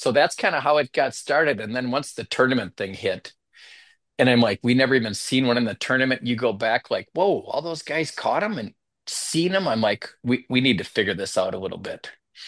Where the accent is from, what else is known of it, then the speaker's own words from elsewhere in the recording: Lino Lakes, Minnesota, United States; So I grew up in Lino Lakes, which is Forest Lake north